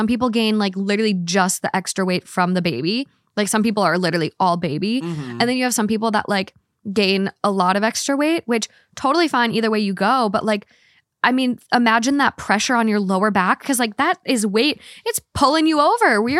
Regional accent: United Kingdom; So side note, I'm from the UK. So Ireland isn't as far as people think since it's not, since I'm not American.

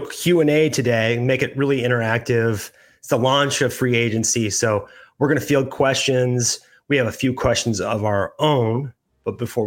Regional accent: Springfield, Missouri, United States; I'm actually from Springfield. I grew up in Springfield.

